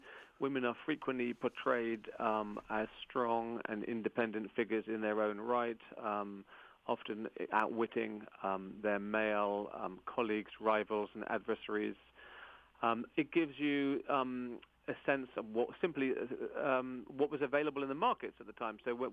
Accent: United Kingdom; because, you know, as a Brit, we have our kings and queens that we learn from school days onwards.

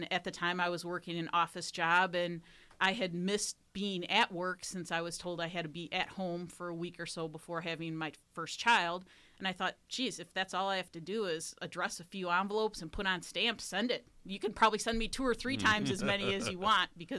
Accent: Kenosha, Wisconsin, United States; I am from Kenosha, Wisconsin. I lived here most of my life.

